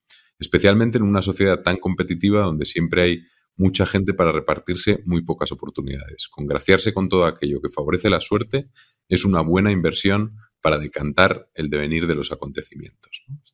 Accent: Basque Country, Spain; yo soy vasco, o sea, en el País Vasco la comida es increíblemente relevante

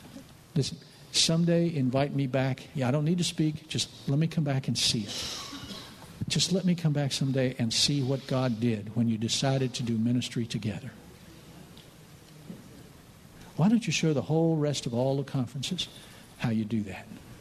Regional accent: West Virginia, United States; I'm from West Virginia, folks. We don't play much classical music there in the hills.

